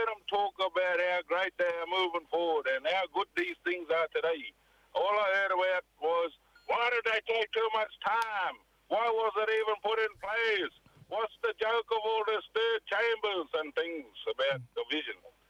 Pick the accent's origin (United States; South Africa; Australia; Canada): Australia; Mareeba, Queensland; born there; now in Cairns, Australia; I was born in Mareeba, and I acknowledge from the bloodlines from the Rajri.